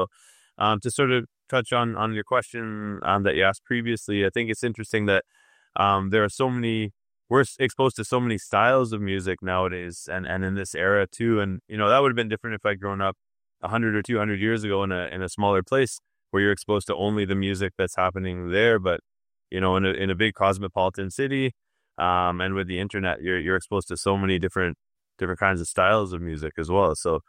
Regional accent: Toronto, Ontario, Canada; growing up in Toronto, I was interested in fiddle music from a pretty early age.

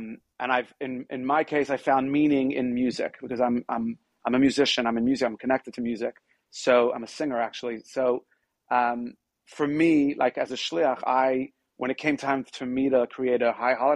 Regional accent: Australia; I grew up in Australia where we had a choir in the shul.

